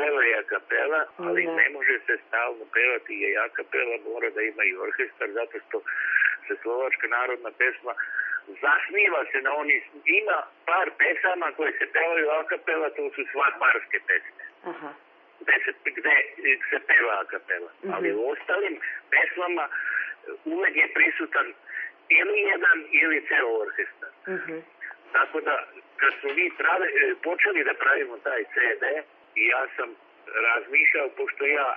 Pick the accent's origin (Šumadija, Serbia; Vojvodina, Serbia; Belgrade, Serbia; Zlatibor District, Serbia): Vojvodina, Serbia; Kulpin; ja sam recimo iz Kultina